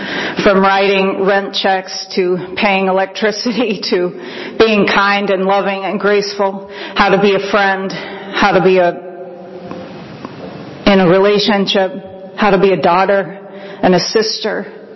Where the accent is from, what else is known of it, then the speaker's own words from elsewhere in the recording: San Francisco, California, United States; I am from San Francisco, so this is all new to me.